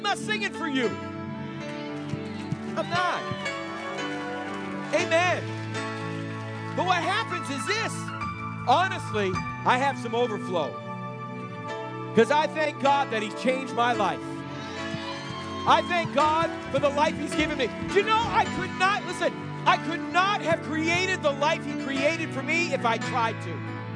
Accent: Boston, Massachusetts, United States; I'm from Boston. You know, everybody's quiet in Boston.

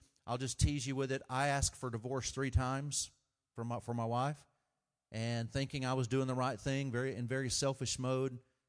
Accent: Texas, United States; This is my first time in Ohio. So, I mean, born and raised in Texas. Go Cowboys.

